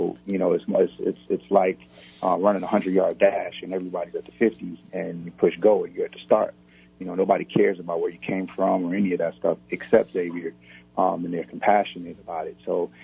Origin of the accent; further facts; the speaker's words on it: Chicago, Illinois, United States; We didn't come, you know, all from New Orleans. I came from Chicago.